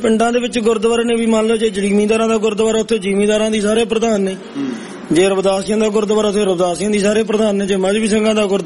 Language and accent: Punjabi; Punjab, India; ਫਿਰ ਮਨਸਾ ਦੇ ਵੀ ਜਾਂਦੇ, ਸਾਡੇ ਇਲਾਕੇ ਚ ਬਹੁਤ ਜਾਂਦੇ, ਸਾਡਾ ਸੰਗਰੂਰ ਜ਼ਿਲ੍ਹਾ ਗਾ, ਤੇ ਉਧਰੋਂ ਜਾਂਦੇ ਆ ਗੰਢ ਜੋੜੇ